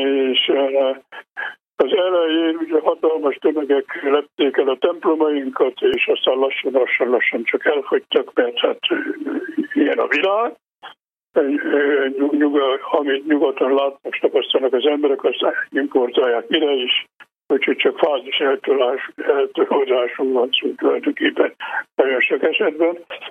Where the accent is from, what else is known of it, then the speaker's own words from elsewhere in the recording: Farkasfa, Vas, Hungary; az elmúlt évek során az én szülőfalunkban Farkasfakán is felállítottak itt trianoni emlékművet